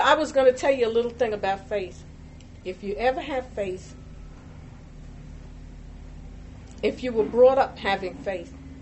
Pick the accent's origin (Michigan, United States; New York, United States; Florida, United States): New York, United States; moved away; Now, I'm from New York. I never did this stuff in New York, okay?